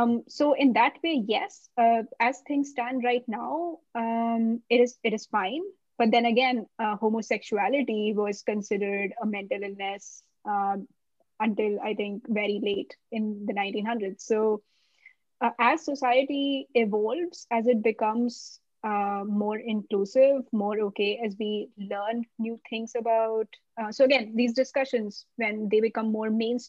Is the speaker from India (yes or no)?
yes; India; Like, I am bisexual, but I'm also Indian, also an immigrant, also a behavioral scientist, also a social researcher, right?